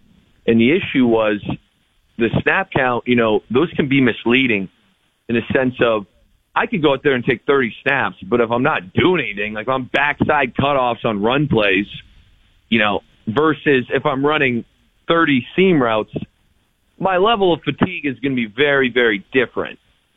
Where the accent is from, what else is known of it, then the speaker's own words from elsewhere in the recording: Ontario, Canada; And I grew up in Sal, Ontario, playing hockey